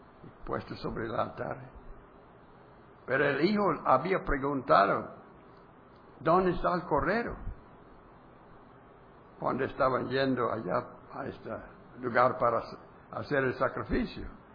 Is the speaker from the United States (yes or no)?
yes; Texas, United States; now in Mexico; Yo tengo que ser sujeto a la ley de México, aunque soy de los Estados Unidos. Bueno, he vivido.